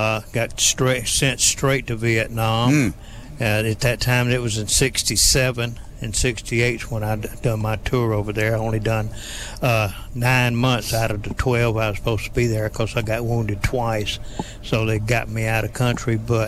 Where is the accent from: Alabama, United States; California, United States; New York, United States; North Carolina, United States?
Alabama, United States; Robertsdale; I'm from Baldwin County, from Robertsdale.